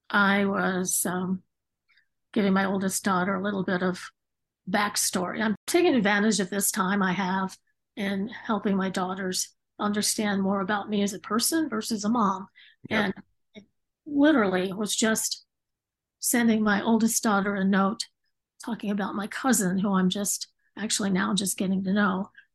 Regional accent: Phoenix, Arizona, United States; also born or lived in Fort Wayne, Indiana / upstate New York; I was born in Fort Wayne, Indiana, so technically I'm a Hoosier. Family moved to upstate New York, and then when I was in first grade, we moved to Arizona. So I actually grew up in Phoenix and Scottsdale.

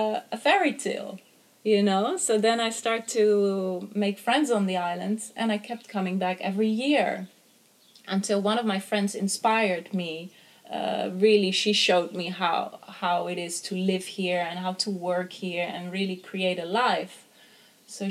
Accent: Netherlands; moved away as an adult; I always wanted to leave my home country, Holland

